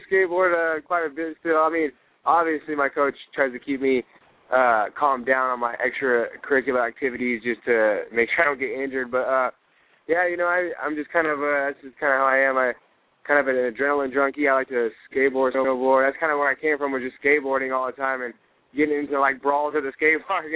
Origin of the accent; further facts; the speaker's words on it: Yakima, Washington, United States; And I'm from Yakima, so I guess that doesn't like fall on the TV ratings or something.